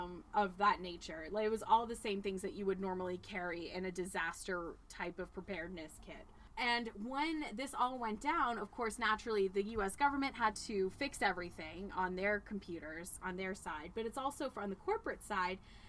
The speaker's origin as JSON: {"language": "English", "town": "Burbank", "region": "California", "country": "United States", "tie": "born or raised there", "said": "Very different background than growing up in Burbank."}